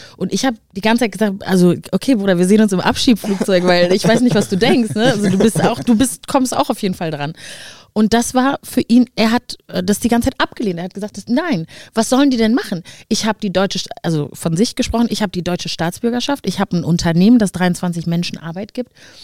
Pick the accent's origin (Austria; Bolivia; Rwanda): Rwanda; Also ich bin in Ruanda geboren und aufgewachsen